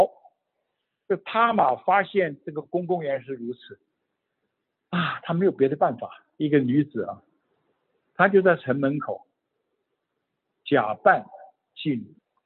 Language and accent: Chinese; China; 可能我们华人会有点。不见得赞成的，摩西的律法，如要有胸中地己，你说对对对，我们中国人也有胸中地己。